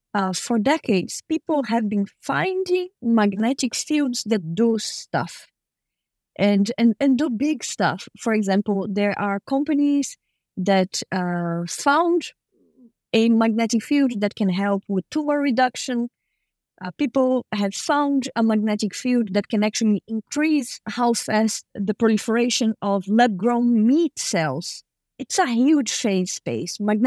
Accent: Brazil; English is a second language; You and I, we share Latin American origins. I am from Brazil.

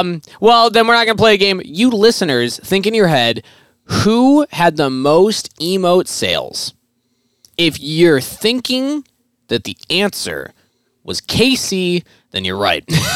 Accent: Minnesota, United States; I will be traveling back home to my home state of Minnesota

